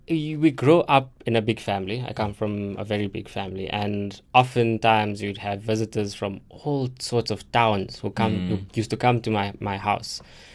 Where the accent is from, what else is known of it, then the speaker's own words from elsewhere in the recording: Lenasia, Gauteng, South Africa; I come from Lenasia.